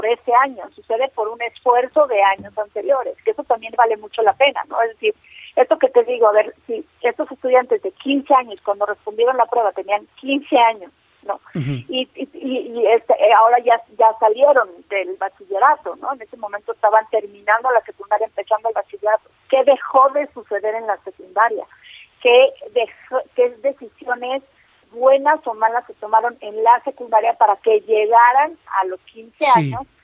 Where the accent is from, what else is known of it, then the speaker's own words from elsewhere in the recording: Mexico; en estas conversaciones que hemos tenido como mexicanos